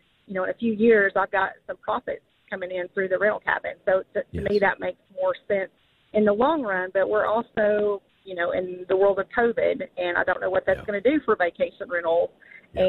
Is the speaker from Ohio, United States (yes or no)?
no; Knoxville, Tennessee, United States; So, as you know, I'm from Knoxville, Tennessee. So I'm at the foothills of the Smoky Mountains, where there are a ton of rental cabins.